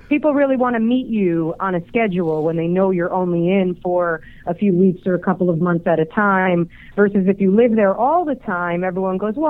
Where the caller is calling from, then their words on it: New York City, New York, United States; I'm calling you from the coldest region in the world, New York City.